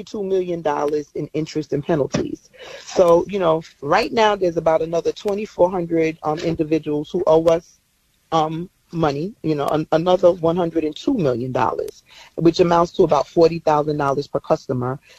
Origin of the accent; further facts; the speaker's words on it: Brooklyn, New York, United States; You know, Eric's from Brooklyn. I'm from Brooklyn.